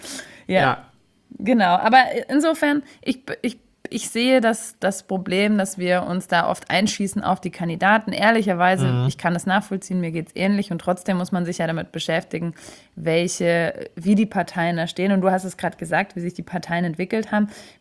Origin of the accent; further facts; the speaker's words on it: Baden-Württemberg, Germany; auch bei uns in Baden-Württemberg